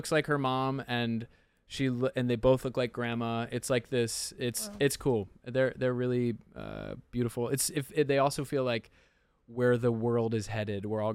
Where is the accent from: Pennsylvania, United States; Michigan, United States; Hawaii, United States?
Michigan, United States; Detroit; Which is a whole crazy thing because we grew up in Detroit, but now everybody's in LA.